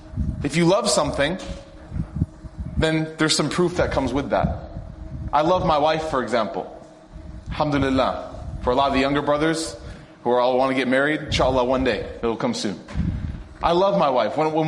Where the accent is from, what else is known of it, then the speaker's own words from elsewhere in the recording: Knoxville, Tennessee, United States; whether it's my hometown in Knoxville